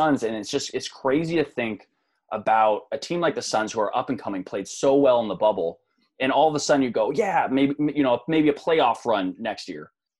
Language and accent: English; California, United States; I grew up in the Bay Area, so I watched the Warriors my whole life.